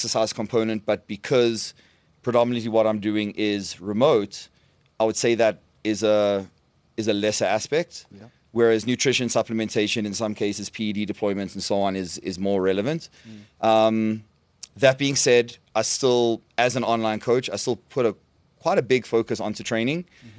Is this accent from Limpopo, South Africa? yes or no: no; Johannesburg, Gauteng, South Africa; Okay, well, I'm from here, born in Johannesburg, and I got into fitness